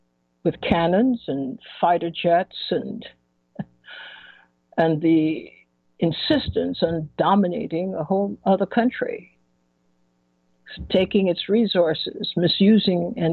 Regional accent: Trinidad & Tobago; Now, I grew up, as I shared with you, I grew up in Trinidad.

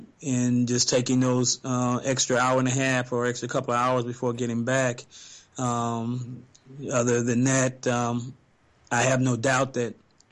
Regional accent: Gary, Indiana, United States; now in Tennessee, United States; I'm from the Chicago area, Gary, Indiana. It's where I was born and raised, and actually where Q grew up as well.

